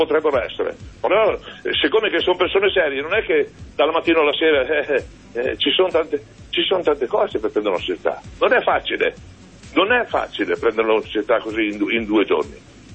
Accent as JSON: {"language": "Italian", "town": "Palermo", "region": "Sicily", "country": "Italy", "said": "e io come da palermitano sono offeso"}